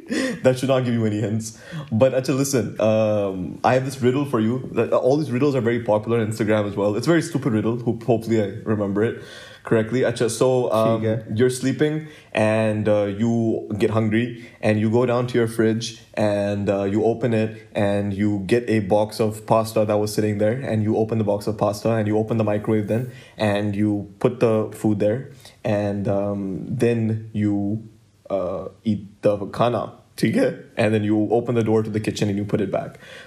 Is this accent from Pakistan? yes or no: yes; Pakistan; Man, actually, as a Pakistani, I have to say kill Modi off the bat.